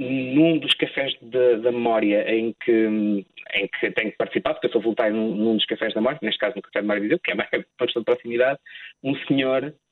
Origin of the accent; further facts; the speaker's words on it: Viseu, Portugal; Depois, em 2012, na minha cidade, de onde eu sou, em Viseu